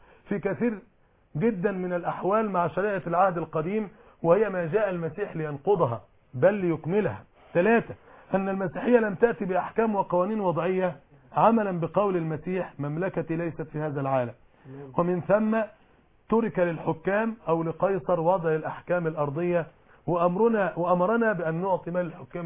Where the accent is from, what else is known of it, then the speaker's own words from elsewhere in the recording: Egypt; اننا ننتمي كعرب من مصر إلى الإسلام الحضاري والثقافي،